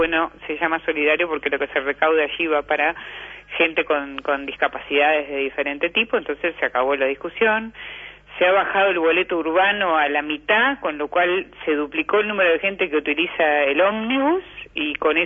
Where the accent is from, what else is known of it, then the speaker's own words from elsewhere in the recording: Flores, Uruguay; ya la llegada a mi pueblo, a Flores